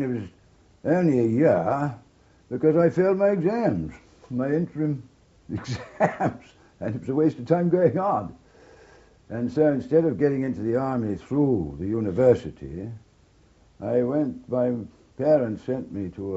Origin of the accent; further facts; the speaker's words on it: Cardiff, Wales, United Kingdom; I was born in Cardiff and went to prep school there. Then I went to public school at Berkhamsted in Hertfordshire.